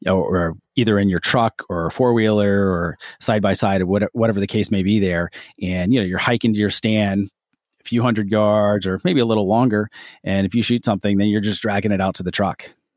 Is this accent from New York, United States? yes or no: no; Kentucky, United States; How for me, growing up in Kentucky and hunting on private land and, you know, you got 50, 60 acres, maybe a couple hundred if you're lucky.